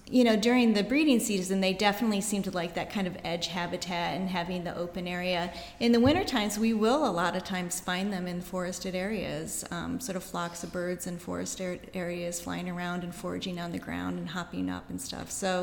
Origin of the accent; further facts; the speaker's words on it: New York, United States; now in Tennessee, United States; So where I grew up in the Adirondacks, they were only there for just a couple of months